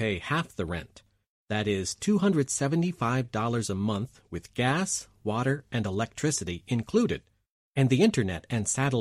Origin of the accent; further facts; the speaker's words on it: Coventry, West Midlands, United Kingdom; from Coventry, England.